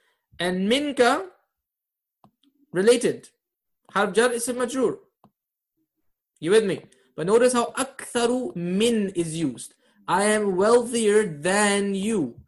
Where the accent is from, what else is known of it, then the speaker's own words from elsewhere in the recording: Canada; Whenever I get in a taxi, where are you from? Canada. No, where are you really from? Pakistan.